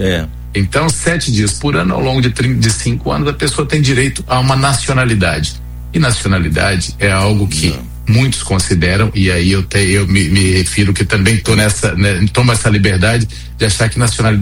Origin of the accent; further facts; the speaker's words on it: Brazil; Então, eu estou trazendo isso porque para a gente olhar para o nosso lado também, imaginando enquanto brasileiro.